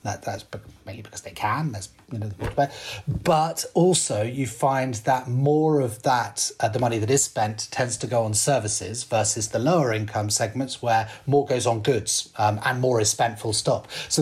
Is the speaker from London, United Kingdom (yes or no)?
yes; London, United Kingdom; I'm a Londoner, so maybe I'm biased here